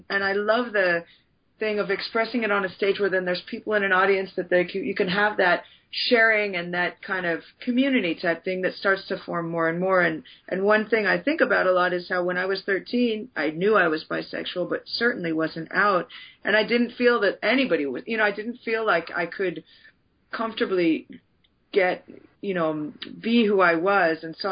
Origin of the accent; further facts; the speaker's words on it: United States; I'm from the States, but I hadn't lived here for 14 years. So, you know, I'd never lived in New York